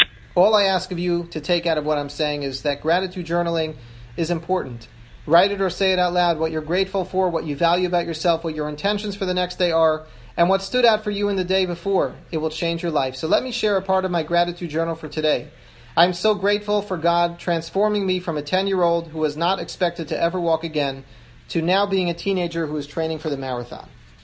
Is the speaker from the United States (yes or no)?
no; Toronto, Ontario, Canada; I am almost 16 years old and I'm from Toronto.